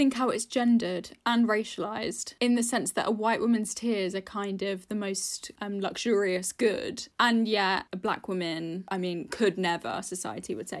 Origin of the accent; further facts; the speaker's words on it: United Kingdom; And I think just being British anyway, being brought up in the UK